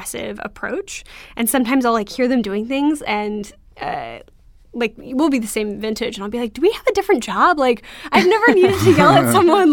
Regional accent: California, United States; My parents are not very hippie. I grew up in Orange County.

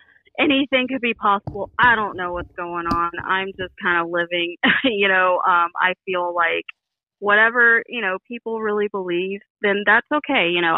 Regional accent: Florida, United States; I'm from Florida.

